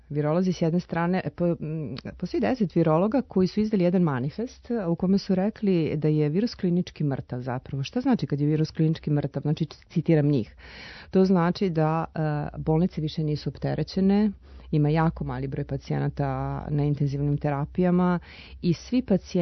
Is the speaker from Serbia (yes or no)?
no; Milan, Lombardy, Italy; ja dolazim iz Milana, znači to je sve oko Milana, znači gde Bergamo, Breše, svi ti gradovi.